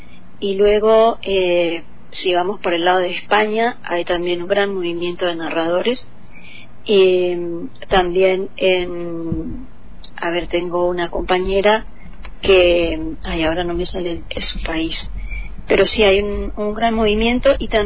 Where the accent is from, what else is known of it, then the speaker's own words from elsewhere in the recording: Colombia; now in Viedma, Argentina; yo llegué desde Colombia, desde un pueblito de montaña, con mucho calor, a Vietma, que es todo planito, y que hace bastante frío, porque llegué en época de frío.